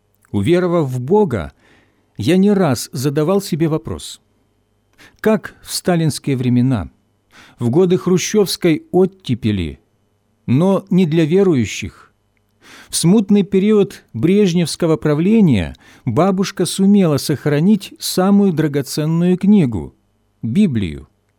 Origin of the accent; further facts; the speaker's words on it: Vinnytsia, Vinnytsia Oblast, Ukraine; born there; Я родился в Виннице, в семье военнослужащего, воспитывался в безбожной среде.